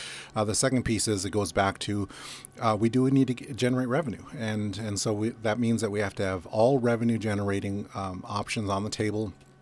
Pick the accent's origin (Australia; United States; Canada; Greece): United States; Metlakatla, Alaska; now in Ketchikan, United States; You know, I was raised in Metlakatla. My family, brothers and sisters, nieces and nephews are all in Metlakatla. I live in Ketchikan.